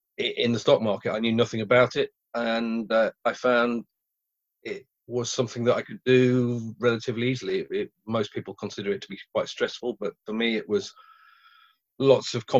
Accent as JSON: {"language": "English", "town": "Lancaster", "region": "North West England", "country": "United Kingdom", "tie": "born or raised there", "said": "I'm from Lancaster in northwest England. Grew up there."}